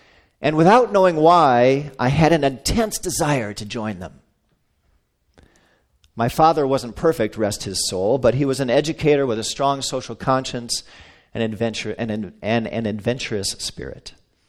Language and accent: English; St. Paul, Minnesota, United States; I was out with my dad on a Saturday afternoon in my hometown of St. Paul